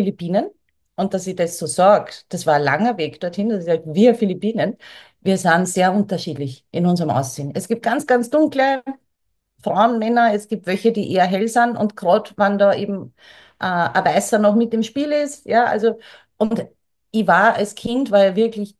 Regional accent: Vienna, Austria; now in St. Pölten, Austria; Ich bin ursprünglich aus Wien und bin seit vielen, vielen Jahren Wahl-St.-Pöltnerin.

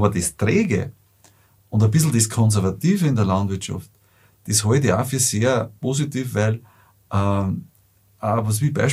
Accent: Lower Austria, Austria

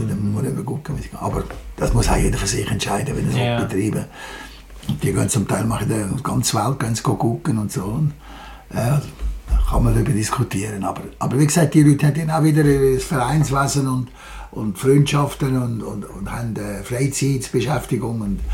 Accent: Lenzburg, Aargau, Switzerland; born or raised there

